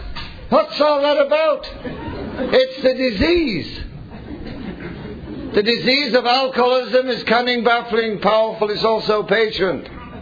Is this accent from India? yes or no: no; England, United Kingdom; Now, by the way, you probably realize I'm not from Ohio. Not from Ohio. I'm from England. And by the way, I'm not the only drunk that came out of England, I'll tell you now.